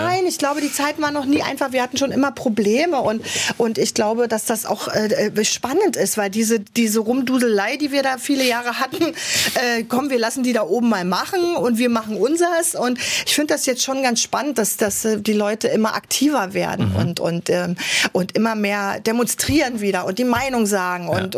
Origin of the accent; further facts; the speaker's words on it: East Germany, Germany; ich singe jetzt nur bei uns im Osten, weil ich mich da so wohlfühle.